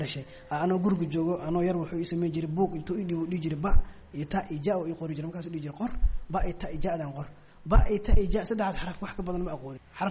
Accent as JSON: {"language": "Somali", "town": "Baidoa", "region": "Bay", "country": "Somalia", "tie": "born there", "lives_now": "Mogadishu, Somalia", "said": "waxaan ku dhashay Baydhabo, waxaan imid Muqdisho 1995"}